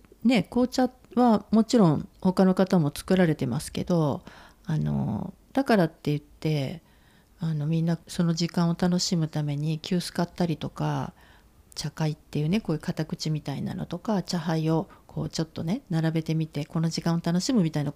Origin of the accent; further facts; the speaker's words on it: Matsusaka, Mie, Japan; これが私松阪出身でそのまま松阪に行って、